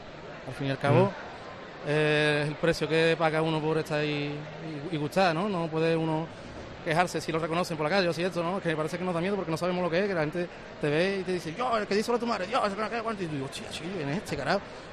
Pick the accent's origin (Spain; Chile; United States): Spain; Puerto Real, Andalusia; la villa, me llaman, de Puerto Real, y el segunda también de Puerto Real, y el uno de los guitarras, somos tres de Puerto Real